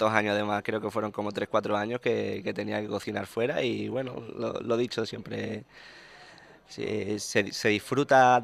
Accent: Málaga, Andalusia, Spain; Yo soy de Málaga, como te comenté antes

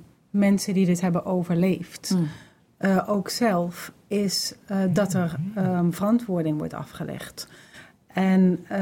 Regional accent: Netherlands; En waar wij ook als Nederlanders op de een of andere manier een relatie tot hebben.

